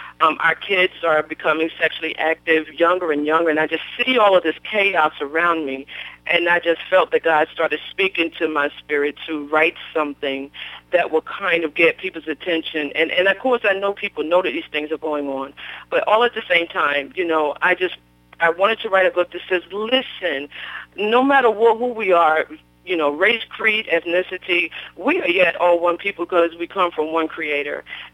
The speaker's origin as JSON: {"language": "English", "town": "Vineland", "region": "New Jersey", "country": "United States", "lives_now": "Wilson, United States", "said": "Yes, I'm from Vineland, New Jersey, but I'm currently in Wilson, North Carolina."}